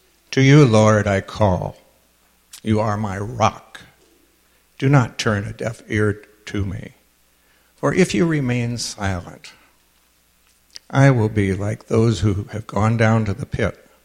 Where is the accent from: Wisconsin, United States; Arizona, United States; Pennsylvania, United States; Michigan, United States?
Wisconsin, United States; if you detect a slight foreign accent, it's because we're from Wisconsin.